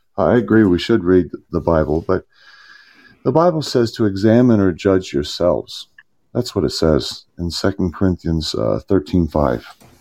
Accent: Kentucky, United States; from Kentucky.

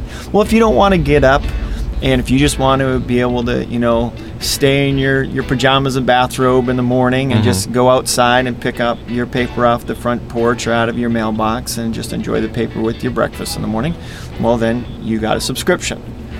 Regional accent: Maine, United States; growing up in Maine, there wasn't a huge population, so there wasn't a huge amount of competition

